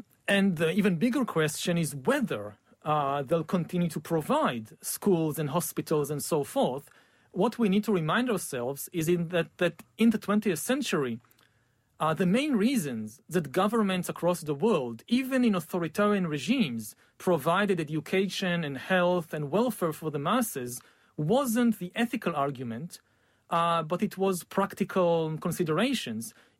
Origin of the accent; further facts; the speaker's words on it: Israel; I come from Israel, so I know perfectly well that there is still violence in certain parts of the world.